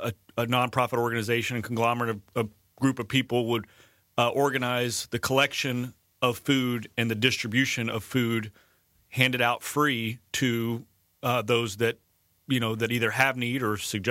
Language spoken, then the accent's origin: English; Vero Beach, Florida, United States; my wife and I moved back to Vero Beach. We both grew up born and raised in Vero, moved back to this area.